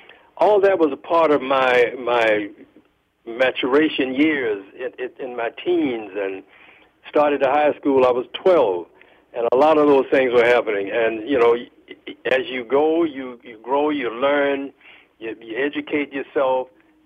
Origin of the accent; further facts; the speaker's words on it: South Carolina, United States; But that's how growing up in South Carolina was, because we didn't come into contact.